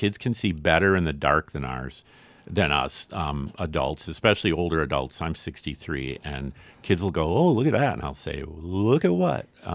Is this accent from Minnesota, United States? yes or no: yes; St. Paul, Minnesota, United States; When I was a kid, I grew up in St. Paul. We could see quite a few stars right from my front yard.